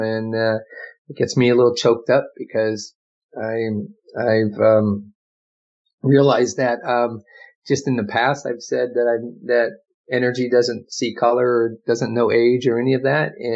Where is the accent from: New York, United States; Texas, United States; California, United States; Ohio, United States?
California, United States; San Leandro; because I come from San Leandro, I talked about that.